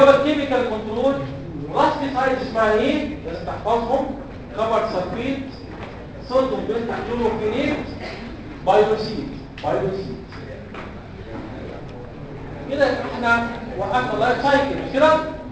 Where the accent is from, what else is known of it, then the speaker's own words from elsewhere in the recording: Egypt; ما كملوش عندنا في مصر.